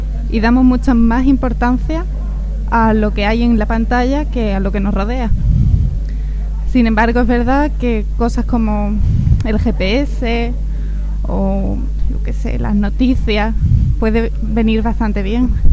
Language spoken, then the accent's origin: Spanish; Cádiz, Andalusia, Spain; vengo de Cádiz, Andalucía, y voy a hablar sobre las nuevas tecnologías.